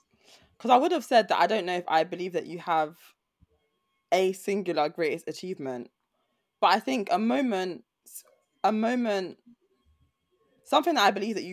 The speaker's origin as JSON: {"language": "English", "country": "United Kingdom", "said": "there's so much about being Black British that I think is truly special and truly magical. Like, it's a melting pot for so many different cultures that it feels like a luxury compared to, like, living, if I had grown up somewhere else."}